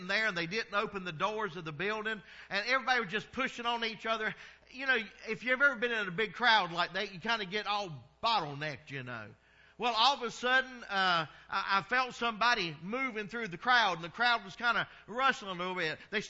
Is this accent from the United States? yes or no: yes; the South, United States; I'm from the South. And everywhere I go, people say, you're not from here, are you?